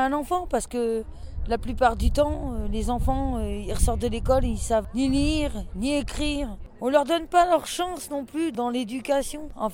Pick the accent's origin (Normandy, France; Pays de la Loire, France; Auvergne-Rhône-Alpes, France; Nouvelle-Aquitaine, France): Normandy, France; Caen; je viens de Caen en France. Je suis une maman de 5 enfants et je vis dans le milieu de la pauvreté.